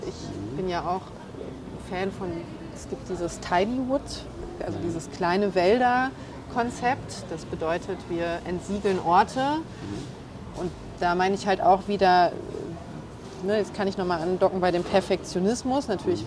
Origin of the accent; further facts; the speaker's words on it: Essen, North Rhine-Westphalia, Germany; Und Essen ist meine Leidenschaft und meine Heimat.